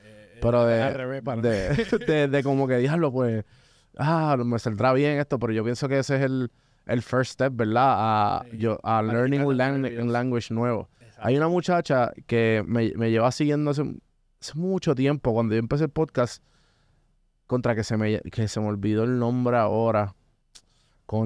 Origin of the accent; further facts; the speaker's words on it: Guaynabo, Puerto Rico; Yo me crié en Guaynabo, y en Guaynabo yo no escuchaba nada de inglés